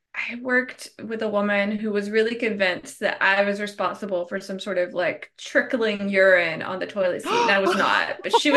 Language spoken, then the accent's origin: English; Vidalia, Georgia, United States; I'm from Southeast Georgia. It's Vidalia, Georgia